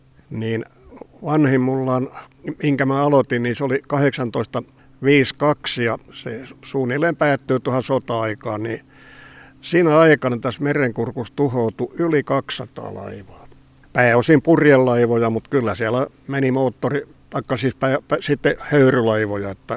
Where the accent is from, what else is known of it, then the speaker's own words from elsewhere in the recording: Vaasa, Ostrobothnia, Finland; born there; No mä oon syntynyt täällä Palosaarella.